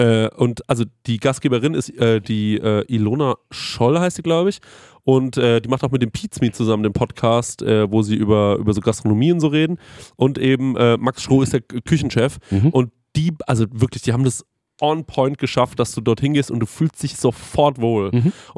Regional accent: Aschaffenburg, Bavaria, Germany; Und dann meint ihr Mann so, wo kommst du her? Ich so, aus Aschaffenburg.

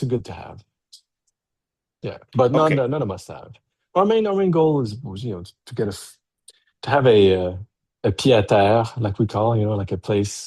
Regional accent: Canada; Well, we're not typical Americans. I'm Canadian, first of all.

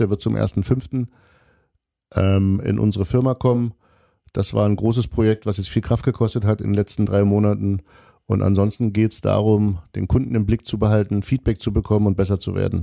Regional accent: Saxony, Germany; Die Radtour machen wir durch die schöne Lausitz, durch meine Heimat.

